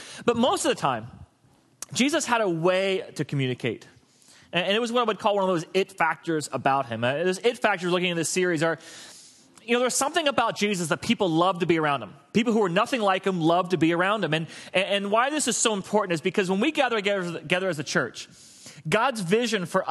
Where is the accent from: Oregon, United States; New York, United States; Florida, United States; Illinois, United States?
Florida, United States; I grew up in Florida. You never scattered seed even to grow a lawn.